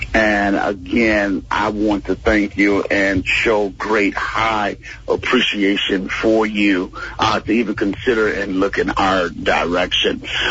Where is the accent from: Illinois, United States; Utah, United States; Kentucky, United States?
Illinois, United States; Chicago; kid in the Inglewood community in the south side of Chicago. And we had a lot of hard knocks there growing up in Inglewood, seeing a lot of different things.